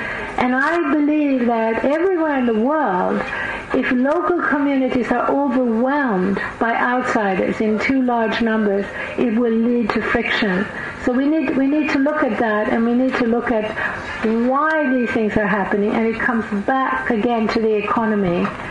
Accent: Sweden; when I was growing up in Sweden

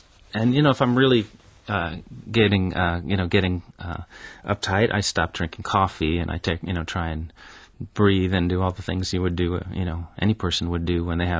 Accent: New York City, New York, United States; I grew up in New York City and fell in love with bluegrass and traditional, what we call traditional banjo music in the United States.

